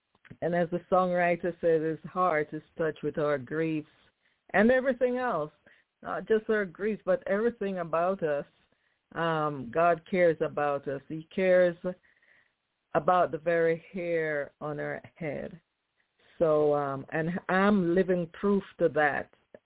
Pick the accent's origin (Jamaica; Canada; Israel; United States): Jamaica; It was with a Jamaican accent, and I'm Jamaican